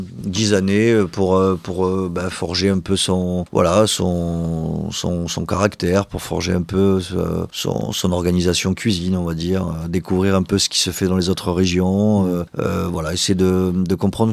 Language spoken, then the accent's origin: French; Narbonne, Occitanie, France; Bon, déjà, je suis enfant narbonnais, hein, je suis né à Narbonne, donc là-dessus, aucun doute.